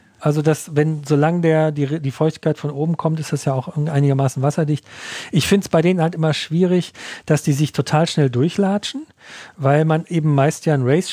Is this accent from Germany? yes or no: yes; North Rhine-Westphalia, Germany; aus meiner Heimat im Ruhrgebiet